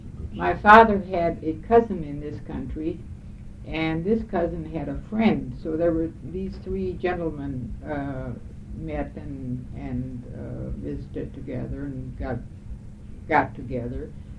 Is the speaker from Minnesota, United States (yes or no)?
yes; Minnesota, United States; also born or lived in Michigan; then I was born in 1905 in Michigan. And then we left Michigan in 1910 and moved to Minnesota.